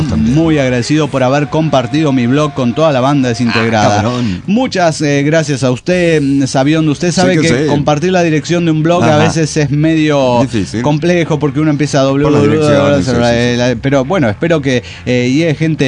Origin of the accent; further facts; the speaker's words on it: Bermejo, Tarija, Bolivia; born there; now in Cochabamba, Bolivia; Y yo nací en Bermejo, Tarija, que es la frontera con Argentina. Ahora vivo en Cochabamba y trabajo en un hogar de niñas. Contarles que estoy preocupada por la edad que tengo, porque ya cumplí medio siglo de vida.